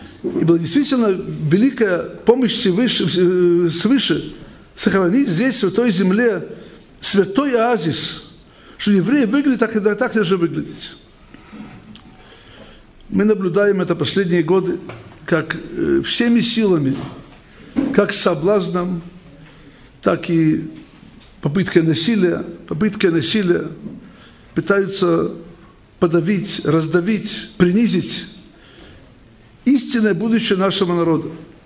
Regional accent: Russia; now in Israel; они хотят, чтобы наши дети были такими же, какими мы выросли в России.

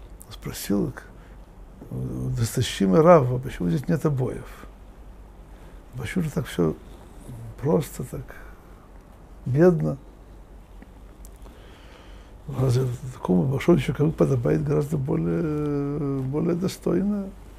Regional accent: Russia; мы из России, мы еще помним, было такое понятие обои.

